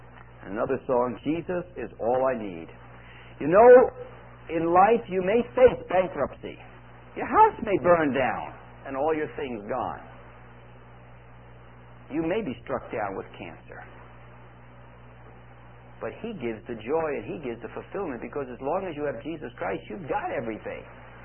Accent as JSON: {"language": "English", "town": "Littleton", "region": "Colorado", "country": "United States", "said": "Now, you know we're from Littleton, Colorado, and we had that great tragedy in Littleton."}